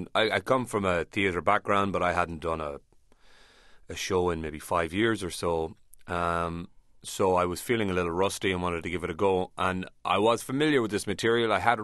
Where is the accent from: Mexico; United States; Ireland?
Ireland; Well, I come from an agricultural background. I've been a labourer. I don't know whether that's necessarily specifically Irish